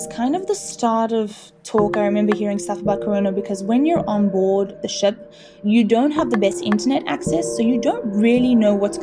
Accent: Cape Town, Western Cape, South Africa; I'm from Cape Town, South Africa.

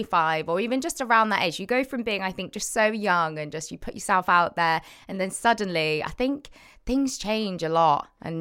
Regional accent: Cheltenham, South West England, United Kingdom; now in Manchester, United Kingdom; Cheltenham, Cotswolds girl, born and raised. And then I live in Manchester the last 6 years.

